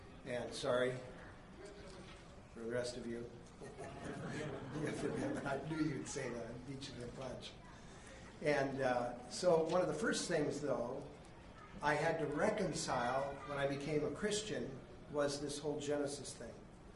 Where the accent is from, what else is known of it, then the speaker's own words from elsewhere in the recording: Montana, United States; And I grew up in Montana near the Bighorn River and Littlehorn River, and used to ride my bike out after school and on weekends